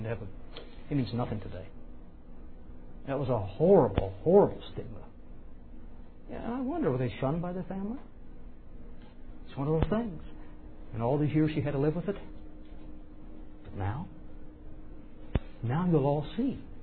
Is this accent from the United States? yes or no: yes; Kansas City, Missouri, United States; moved away; Look, I came from Kansas City out here in 1980. In Kansas City, I have, my mother is still there.